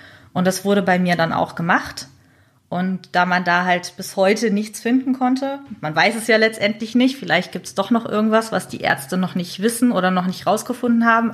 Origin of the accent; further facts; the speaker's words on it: Hamburg, Germany; Ich bin 31 Jahre alt, komme, wie gesagt, aus Hamburg